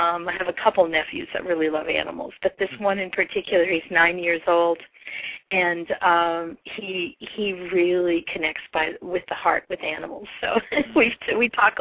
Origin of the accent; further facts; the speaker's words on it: Superior, Wisconsin, United States; And I grew up actually in northern Wisconsin, up by Lake Superior. My hometown was named Superior.